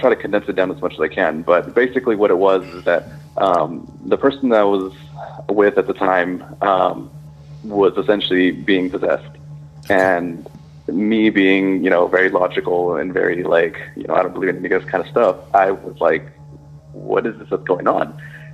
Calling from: Texas, United States

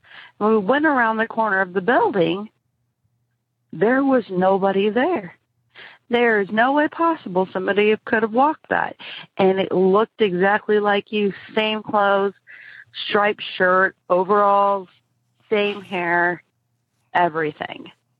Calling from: Kansas City, Missouri, United States; I'm calling from Kansas City, Missouri.

